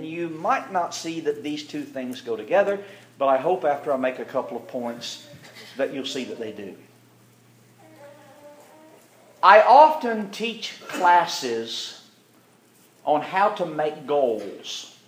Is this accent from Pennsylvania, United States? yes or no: no; Kentucky, United States; Now, even though I'm from Kentucky, I can count to one.